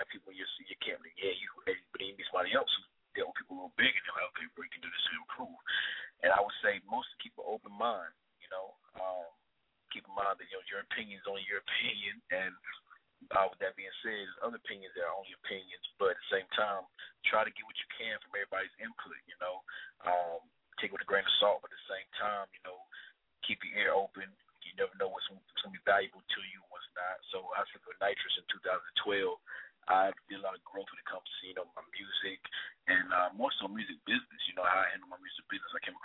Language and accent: English; Raleigh, North Carolina, United States; You know, I'm a North Carolina-based artist. You know, I'm born and bred out here in Raleigh. That's my hometown